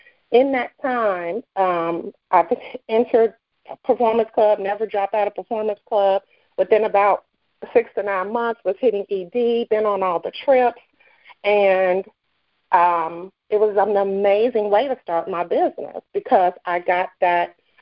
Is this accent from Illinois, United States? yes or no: yes; Chicago, Illinois, United States; now in Fort Worth, United States; I'm originally from, born and raised in Chicago, live in Fort Worth right now